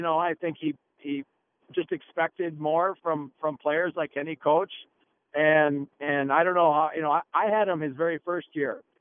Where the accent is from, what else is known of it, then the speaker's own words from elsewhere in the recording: Minneapolis, Minnesota, United States; maybe it's because I'm from Minneapolis and he's from South St. Paul.